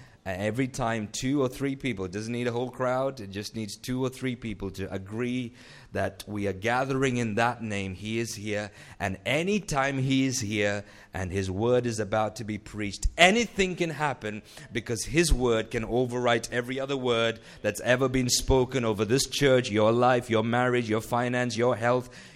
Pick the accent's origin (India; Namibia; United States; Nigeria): Nigeria; born there; I was born in Nigeria. That's where my parents worked when I was born.